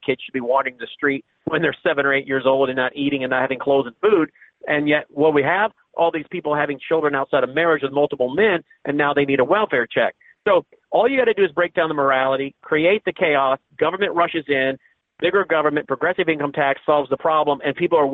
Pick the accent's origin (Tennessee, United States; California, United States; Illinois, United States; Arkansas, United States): Tennessee, United States; which was founded and led by a congressman from my home state of Tennessee.